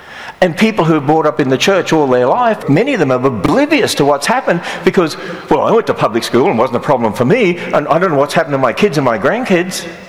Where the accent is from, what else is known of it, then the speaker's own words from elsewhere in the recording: Australia; moved away as an adult; now in United States; When my wife and I came from Australia to America, we thought they speak the same language here, so we don't have to go to language school.